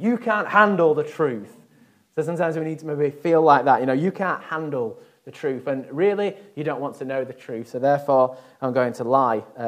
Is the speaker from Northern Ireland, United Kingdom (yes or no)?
no; Yorkshire and the Humber, United Kingdom; So I'm from Yorkshire, so therefore I could, if I wanted to, look down on everybody else, because Yorkshire is God's county.